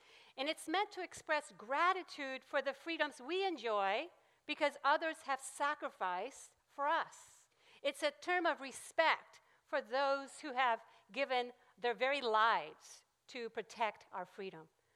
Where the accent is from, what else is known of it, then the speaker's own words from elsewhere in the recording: Puerto Rico; English is a second language; all know I'm from Puerto Rico, and English is my second language.